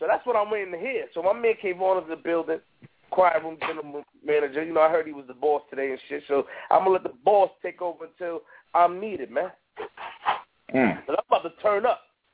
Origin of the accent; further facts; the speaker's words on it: Queens, New York, United States; Shout to y'all niggas too, but I'm from Queens.